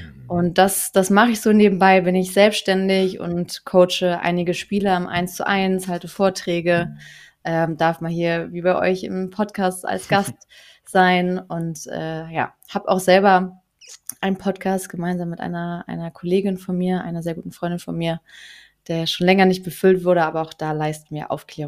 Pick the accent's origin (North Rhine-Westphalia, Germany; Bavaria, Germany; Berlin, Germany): Berlin, Germany; Ich bin selber Berlinerin.